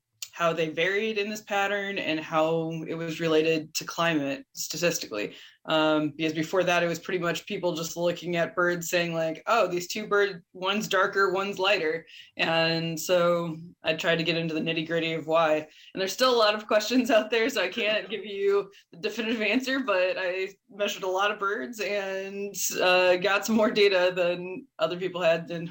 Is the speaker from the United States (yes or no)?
yes; Michigan, United States; Yeah, so I grew up on Lake Huron in Michigan, and most of my childhood was spent running around in marshes